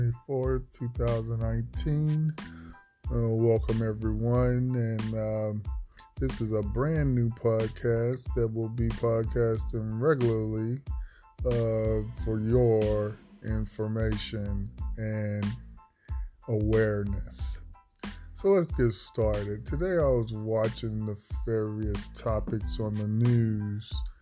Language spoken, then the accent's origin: English; United States; born there; I'm a black man, okay? I was born here in America several generations, as far back as I can trace my family tree.